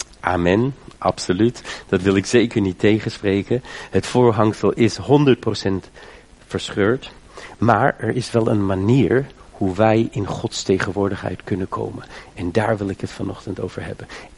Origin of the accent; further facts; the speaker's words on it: Germany; Dutch is a second language; now in Netherlands; ik ben in Duitsland opgegroeid. 20 jaar geleden zou ik die shibboleth-test niet overleefd hebben.